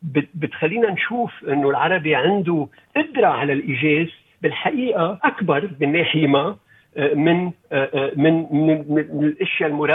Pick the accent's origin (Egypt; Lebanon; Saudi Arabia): Lebanon; يعني أنا بلبنان، العالم اللي أنا ربيت بلبنان فيه